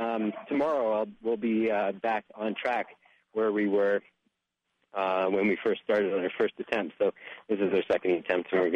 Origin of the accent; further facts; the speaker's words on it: Canada; I'm from Canada, so seeing cactuses on the side of the road is pretty phenomenal.